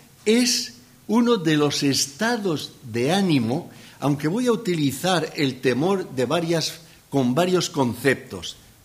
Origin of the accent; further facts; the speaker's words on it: Valencian Community, Spain; yo le dije que no soy catalán, que soy valenciano